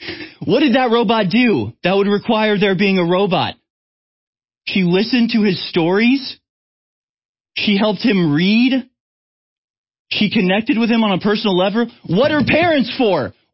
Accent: United States; I'm in an interesting position because as an American, I have a historical animus to specifically the royal family.

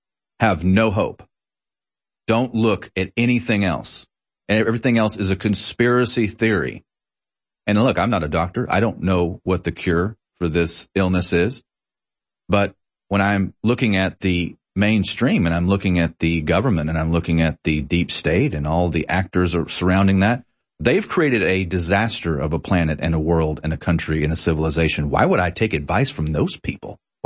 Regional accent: United States; No, I think I'll explore alternative media because I'm an American

